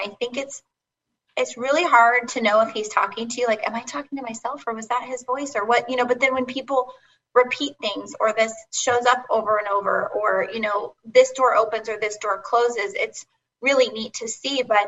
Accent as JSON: {"language": "English", "region": "California", "country": "United States", "tie": "born or raised there", "said": "And for both Craig and I growing up in California, it's all we know."}